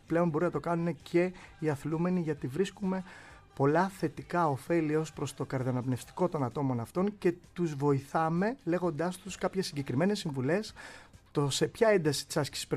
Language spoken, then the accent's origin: Greek; Sparta, Peloponnese, Greece; Όντως σπαρτιάτης ποδηλάτης, αγαπώ τον τόπο μου